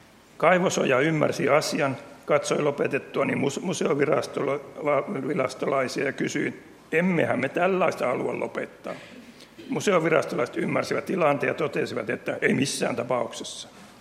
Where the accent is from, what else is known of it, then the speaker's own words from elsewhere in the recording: Lund, Skåne, Sweden; olin enännyt lapsuuteni Etelä-Ruotsissa Lundissa.